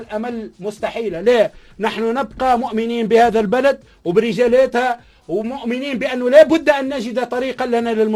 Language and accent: Arabic; Tunisia; أتمنى ذلك لأني أنا تونسي كيفي كيفك